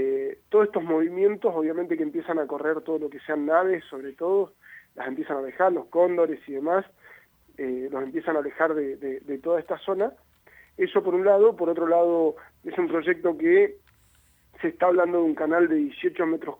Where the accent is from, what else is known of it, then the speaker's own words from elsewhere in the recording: Las Ovejas, Neuquén, Argentina; also born or lived in Villa del Nahueve; yo nací ahí en Villa de Nahueve, desde muy chico nos vinimos acá a Las Ovejas, pero bueno, tenemos algunas propiedades familiares y demás ahí en la zona, ¿no?